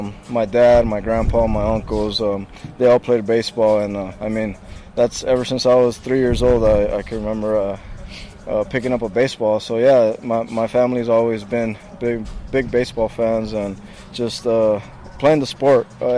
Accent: Yuma, Arizona, United States; moved away; also born or lived in California; I moved up to NorCal when I was from Yuma, Arizona, a small town, just because a lot of people don't get recruited out of there.

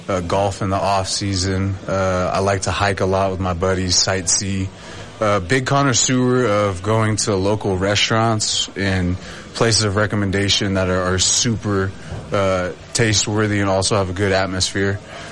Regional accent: Fremont, California, United States; Yeah, so growing up in Bay Area, I went to Irvington High School up until my junior year, transferred to John F. Kennedy, which is a mile away in Fremont

